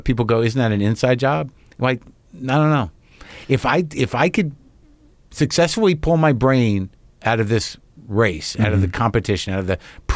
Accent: Albuquerque, New Mexico, United States; Yeah, I grew up in Albuquerque.

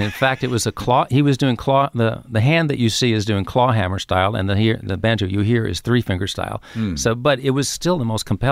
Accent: Manhattan, New York, United States; I grew up in Manhattan.

